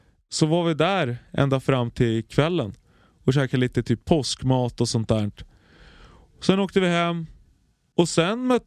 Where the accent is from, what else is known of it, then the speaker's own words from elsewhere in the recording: Greece; Fick man känna sig som en grek igen.